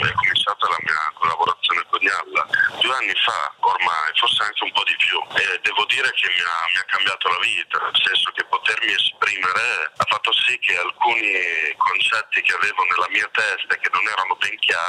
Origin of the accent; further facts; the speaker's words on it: Carpi, Emilia-Romagna, Italy; mi sono trasferito in Emilia con mia madre per raggiungere mio padre che già lavorava qui. Sono cresciuto a Carpi, in provincia di Modena, per poi andare a studiare a Bologna e prima ancora a Modena.